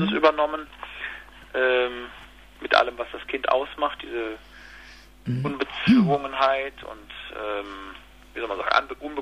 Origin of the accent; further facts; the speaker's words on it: Cologne, North Rhine-Westphalia, Germany; ich sag mal hier als Kölner